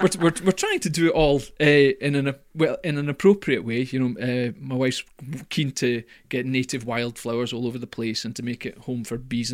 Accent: Scotland, United Kingdom; well, because I'm Scottish and cheap, I wouldn't spend money on anything.

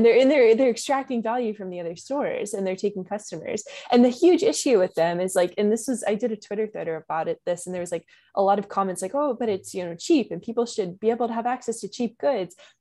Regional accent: Kentucky, United States; Okay. Yeah, I mean, so like I'm from Kentucky, and like it was very normal to like always see a dollar store like at almost every corner

